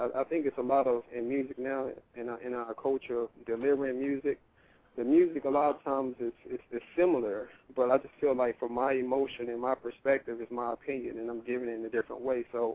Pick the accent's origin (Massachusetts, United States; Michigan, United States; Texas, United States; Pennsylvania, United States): Texas, United States; Dallas; now in Los Angeles, United States; I'm originally from Dallas, Texas.